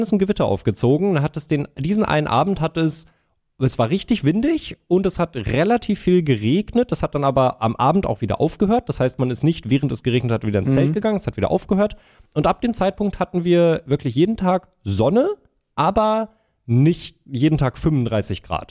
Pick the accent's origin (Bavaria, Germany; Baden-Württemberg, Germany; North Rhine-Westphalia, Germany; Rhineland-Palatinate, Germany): North Rhine-Westphalia, Germany; Schwelm; now in Berlin, Germany; Dann fahren wir zusammen zurück in meine Heimatstadt, nach Schwelm.